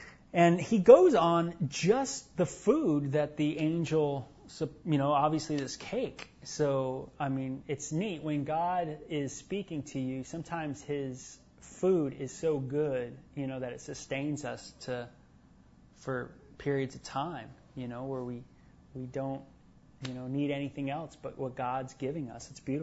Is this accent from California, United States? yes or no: yes; North Hollywood, California, United States; one time when I was growing up in San Fernando Valley in North Hollywood